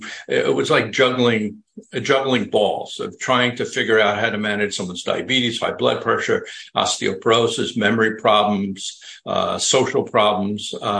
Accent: New York, United States; I grew up in Long Island, New York

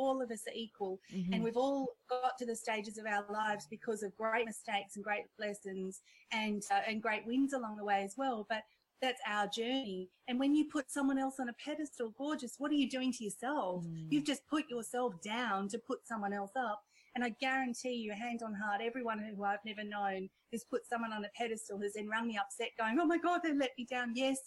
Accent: India; born there; accent: Indian; I'm Indian by birth and I've got my whole my childhood story, which again, we won't have time for, but you know, when I'm on stage and I crack into my Indian accent

